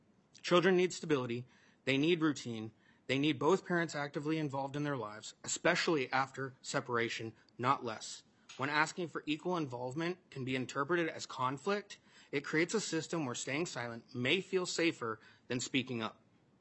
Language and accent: English; Woodbury, Minnesota, United States; I'm a father from Woodbury, Minnesota.